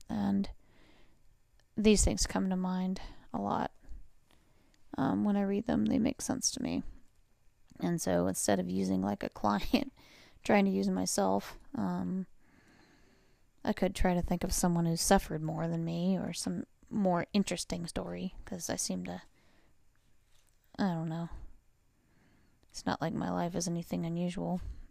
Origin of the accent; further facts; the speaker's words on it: Atlanta, Georgia, United States; also born or lived in North Carolina; I'm from Atlanta, Georgia. So, and went to school in Boone, North Carolina, Appalachian State.